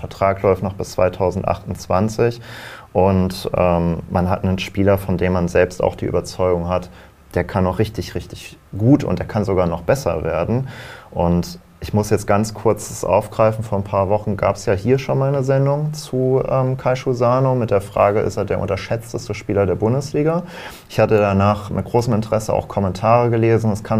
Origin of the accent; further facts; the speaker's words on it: Northern Germany, Germany; ich komme aus Norddeutschland, ja.